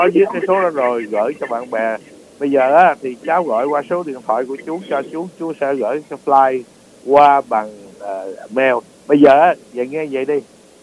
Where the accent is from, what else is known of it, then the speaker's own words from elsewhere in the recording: Northern Vietnam, Vietnam; now in United States; anh em chúng tôi miền Bắc, người Mỹ gốc Việt miền Bắc